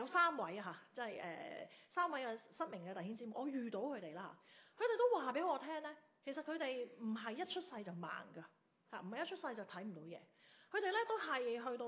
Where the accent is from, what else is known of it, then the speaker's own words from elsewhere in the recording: China; 就系话好似我哋中国人讲广东话吓